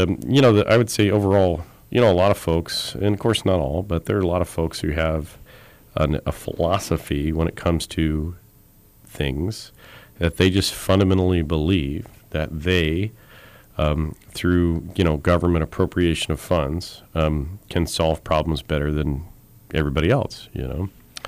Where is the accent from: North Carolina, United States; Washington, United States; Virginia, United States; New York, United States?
Washington, United States; I mean, I grew up in Seattle suburbs, so I'm kind of used to the gloomy gray, you know?